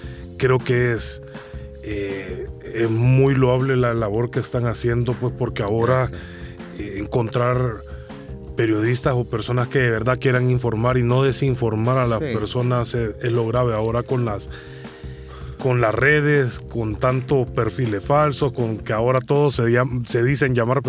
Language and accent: Spanish; El Salvador; Todos somos salvadoreños primeramente, y hay que unirnos.